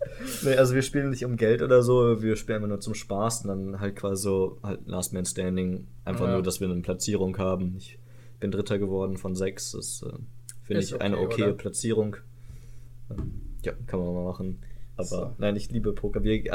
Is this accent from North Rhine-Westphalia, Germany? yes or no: yes; Iserlohn, North Rhine-Westphalia, Germany; Das ist in der Nachbarstadt, meiner Heimatstadt Iserlohn